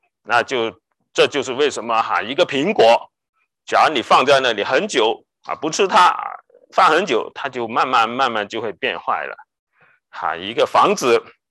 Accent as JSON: {"language": "Chinese", "country": "China", "said": "所以我们中国人有句话叫做利不到不为财啊"}